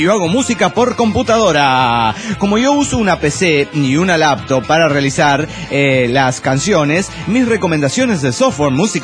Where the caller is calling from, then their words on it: Buenos Aires, Argentina; de Buenos Aires, Argentina.